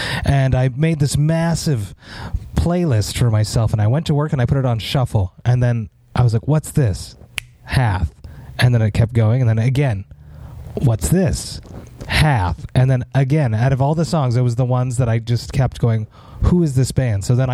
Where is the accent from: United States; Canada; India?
Canada; Montreal, Quebec; show will come through Montreal on April 21st at Place Belle. I am so stoked to see a big ass show in my hometown.